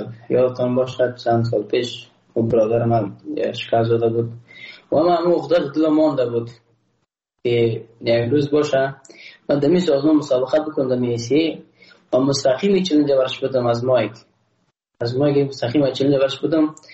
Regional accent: Afghanistan; ما تاجک نیستم احساس کردم ما روزبک پشتون نیستم ما یک افغان هستم

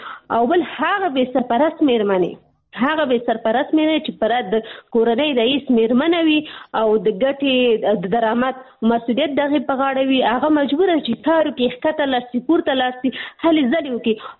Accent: Pakistan; ځکه چې زه په پاکستان کې پیدا شوې یم، هلته مې ژوند تیر کړی، تر لسو سنو پورې ما درس ویلي.

